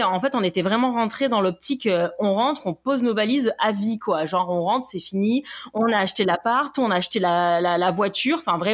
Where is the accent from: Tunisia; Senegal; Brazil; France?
France; Grasse, Provence-Alpes-Côte d'Azur; Alors moi et mon mari, hein, tous les deux, on est de la Côte d'Azur, on est de Grasse